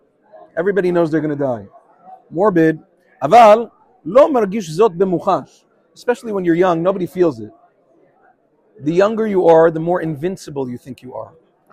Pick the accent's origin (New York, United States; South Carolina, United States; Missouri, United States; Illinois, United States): New York, United States; Queens; And I'm saying I'm a kid from Queens.